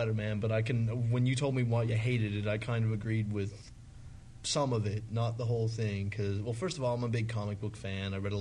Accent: Mount Denson, Nova Scotia, Canada; because I'm from Mount Denson, and I'm a pimp.

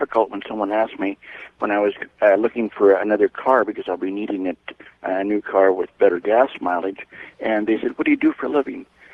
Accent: California, United States; I'm from California.

